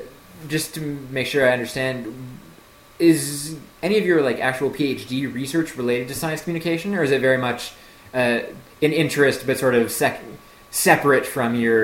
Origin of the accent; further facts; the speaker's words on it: New Brunswick, Canada; Dude, I'm from New Brunswick.